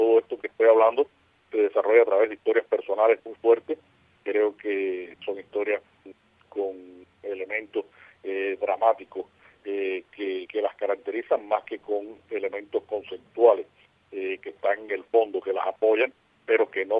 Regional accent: Cuba; moved away as an adult; now in Spain; que soy cubano, pero que empiezo a dejar de ser cubano, y la que tienen con mi madre cuando nos visita aquí a España

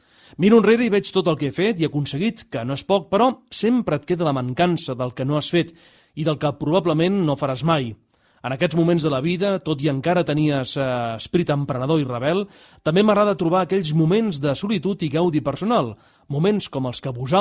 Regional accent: Reus, Catalonia, Spain; born there; Soc nascut a Reus

